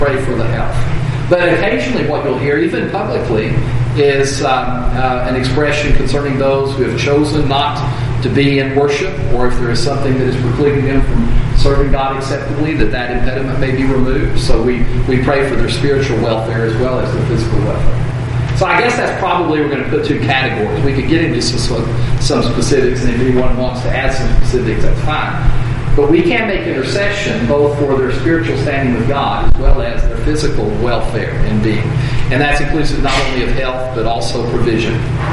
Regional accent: Texas, United States; Now, as a Texan, that's hard to stomach

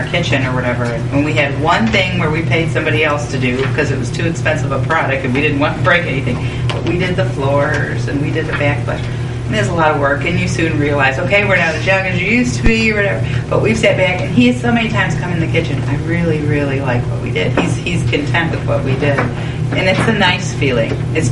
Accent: Illinois, United States; Okay, I'm from Illinois. Abraham Lincoln is from there.

